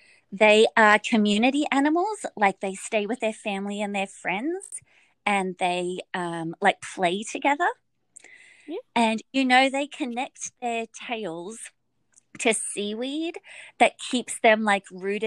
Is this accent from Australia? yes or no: yes; Australia; now in Hawaii, United States; So it actually feels a lot more like my childhood growing up in Australia than it did to me living in America on the mainland.